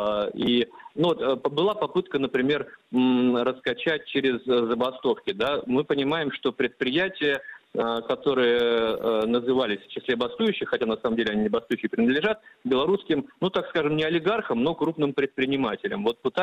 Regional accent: Russia; не афишируя, что мы из России.

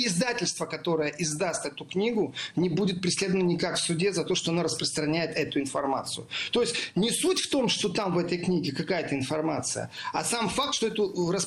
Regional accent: Western Ukraine, Ukraine; Позволю себе, как уроженец Западной Украины, сказать

